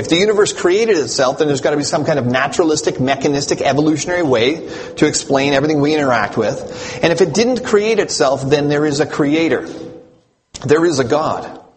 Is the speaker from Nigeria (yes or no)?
no; Canada; You know, I am from Canada. I have been here for a couple days.